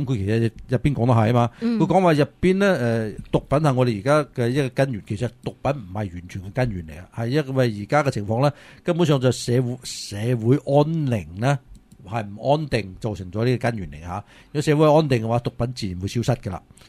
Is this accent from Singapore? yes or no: no; China; 我哋中国人咪有一句话叫做为咗一分钱都折腰嘅系咪？